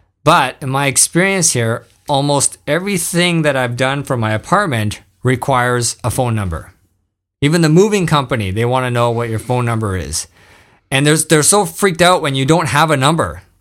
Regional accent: Vancouver, British Columbia, Canada; now in Japan; cities I've lived in Europe or even my home country in Vancouver.

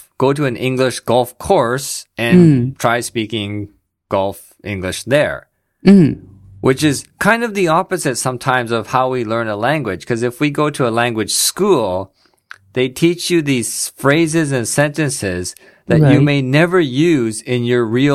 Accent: Canada; back in my home country of Canada

